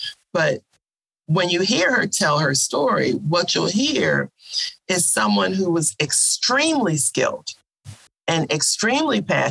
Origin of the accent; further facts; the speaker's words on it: Baltimore, Maryland, United States; So my father, so you know where we're in the Community Engagement Center, right at the corner of West Baltimore and Poppleton Street. And about two or three blocks north of that corner is Poe Homes.